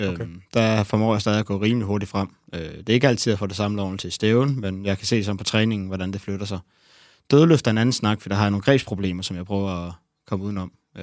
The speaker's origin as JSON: {"language": "Danish", "town": "Næstved", "region": "Zealand", "country": "Denmark", "said": "Jeg er fra Næstved."}